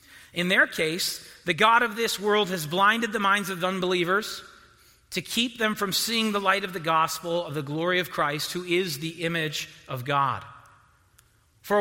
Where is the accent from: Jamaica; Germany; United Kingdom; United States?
United States; Detroit, Michigan; I am from Detroit, and so I know what it's like to never win a Super Bowl